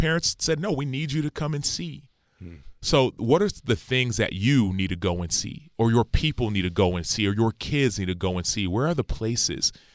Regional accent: Dallas, Texas, United States; born there; Since I was little, my parents were born and raised in Nigeria. I was born in Dallas, Texas. But since we were little, every Christmas and New Year's, we would spend in Nigeria.

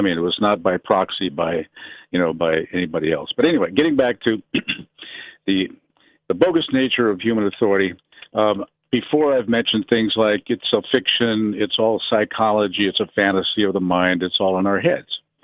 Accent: Idaho, United States; You know, I'm from Idaho.

